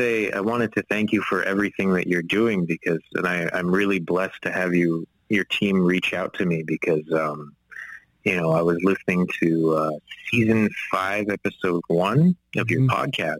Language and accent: English; Saskatoon, Saskatchewan, Canada; born there; I was born in Saskatoon, Saskatchewan, and on my mother's side, she's Cree, she's Woodland Cree. And that's the indigenous side of me